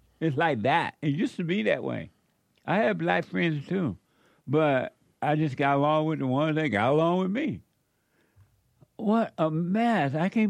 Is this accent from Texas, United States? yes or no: no; Alabama, United States; also born or lived in Indiana; When I was growing up in Alabama, I didn't know you couldn't play with white people. So when I went to Indiana, my best friend was white.